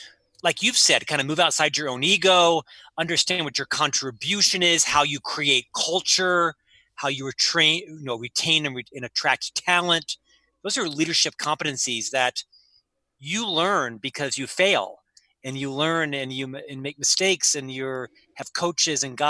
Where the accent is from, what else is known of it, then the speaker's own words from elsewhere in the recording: Florida, United States; I'm from Central Florida. And so I spent 4 years at Disney.